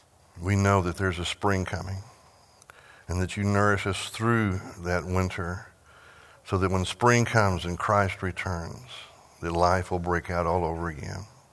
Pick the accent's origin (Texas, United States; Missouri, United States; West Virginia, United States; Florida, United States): Texas, United States; I'm sorry, I come from West Texas. You got to celebrate the rain every time it comes.